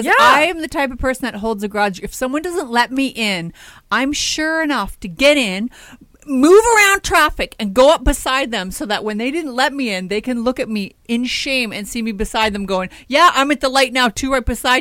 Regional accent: Canada; now in Los Angeles, United States; I'm Canadian, and so, you know, we're doing all the ways. They go on in. But, however, I will say I'm from a country where we don't have as many vehicles, and so now I'm very much an LA driver versus when I was in Canada.

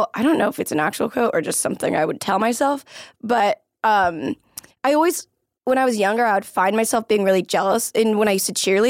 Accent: Philippines; but like I'm Filipino and that's like our delicacy.

